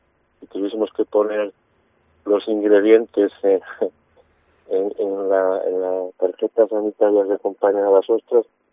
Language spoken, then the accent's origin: Spanish; Galicia, Spain; now in Castropol, Spain; vengo de las Rías Bajas, vengo de Galicia